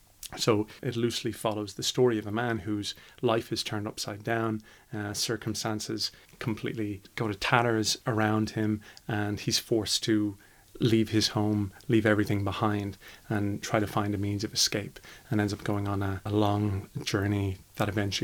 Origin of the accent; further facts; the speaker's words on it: Dublin, Leinster, Ireland; You might have heard from my accent. I'm not from these parts. I come originally from Dublin and did an original training in Trinity College, Dublin, which would have been quite a classical actor's training.